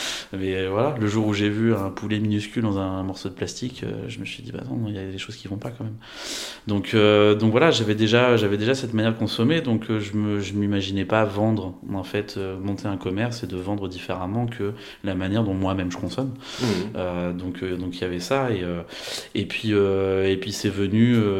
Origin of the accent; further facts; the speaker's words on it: Trénoux, Centre-Val de Loire, France; Moi j'ai grandi à Trénoux, donc au nord d'Orléans, d'une famille. Mes parents sont de famille originellement de la campagne déjà à la base